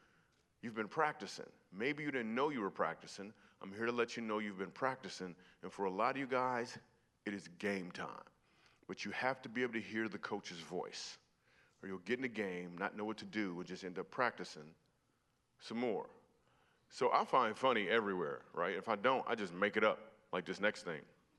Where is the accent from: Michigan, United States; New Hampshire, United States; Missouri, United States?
Michigan, United States; moved away as an adult; now in New York City, United States; Why did I move to New York City? Well, I grew up in Michigan, and the reason I moved to New York City is because